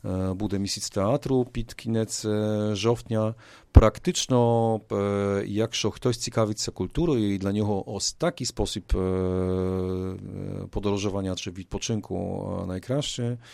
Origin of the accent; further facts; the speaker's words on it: Lesser Poland, Poland; Ukrainian is a second language; я особисто родом з Малопольщі, коли я повертаюся додому